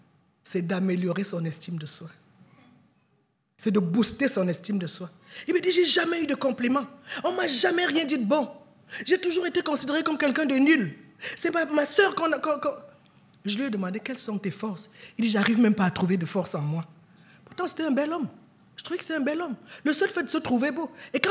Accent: Cameroon; Chez nous, au Cameroun, on dit, le viens, on reste.

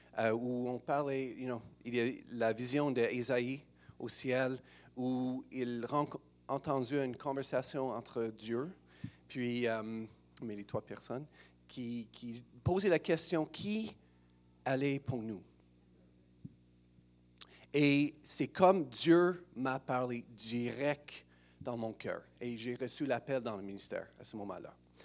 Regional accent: Manitoba, Canada; also born or lived in Saskatchewan; Et puis, on a déménagé là. Au Manitoba. Donc, commencé en Saskatchewan, puis j'ai grandi au Manitoba.

